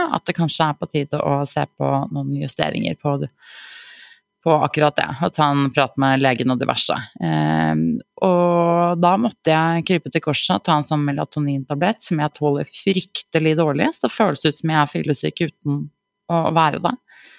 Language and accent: Norwegian; Oslo, Norway; jeg kommer jo fra Ullern, en Oslo-jente